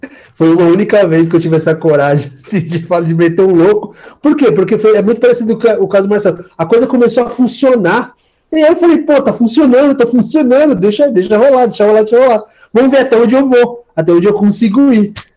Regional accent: São Paulo, Brazil; Eu sou do Grajaú

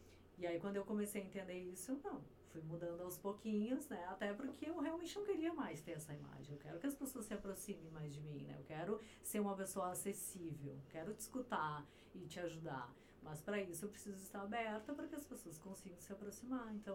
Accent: Alegrete, Rio Grande do Sul, Brazil; eu sou natural de Alegrete, sou do interior. Então eu vim de lá com o meu sotaque.

